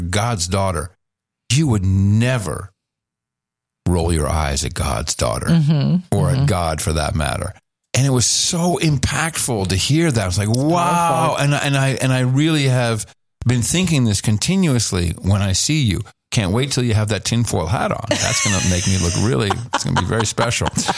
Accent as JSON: {"language": "English", "country": "Netherlands", "tie": "born or raised there", "said": "So growing up in the Netherlands, the tradition is something called na-tafelen."}